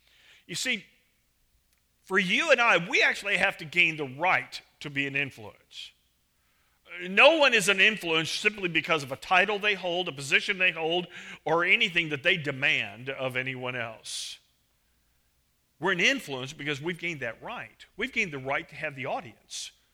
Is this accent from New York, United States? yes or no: no; Missouri, United States; I grew up in Missouri. I've been a Kansas City Chiefs fan since I was young enough to even know what football was.